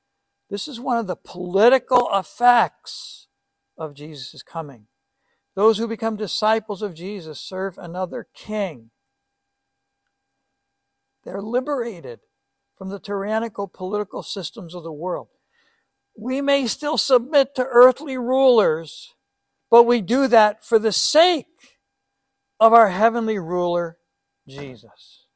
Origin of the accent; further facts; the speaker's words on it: Troy, New York, United States; By the way, I'm from South Troy.